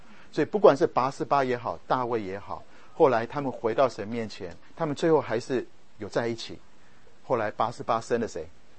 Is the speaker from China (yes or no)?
no; Taiwan; 我们从台湾来的知道那时候的背景